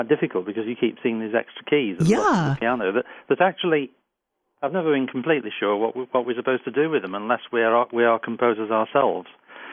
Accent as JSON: {"language": "English", "country": "United Kingdom", "said": "actually, we British pianists tend to do that all the time."}